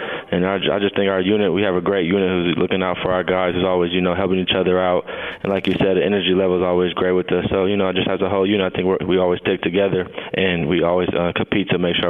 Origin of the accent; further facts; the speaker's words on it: Arizona, United States; That's my brother. We went to the same high school. We're both from Arizona.